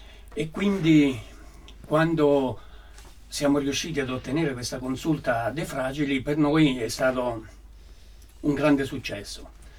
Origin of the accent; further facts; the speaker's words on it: Nocera Umbra, Umbria, Italy; io, come è stato detto, vengo da Nocera Umbra, abito a Nocera Umbra